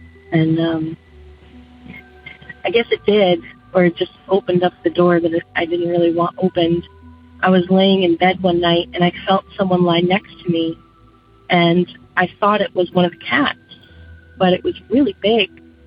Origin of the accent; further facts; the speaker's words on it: Rhode Island, United States; I'm from originally from Rhode Island. Most of this took place in Rhode Island.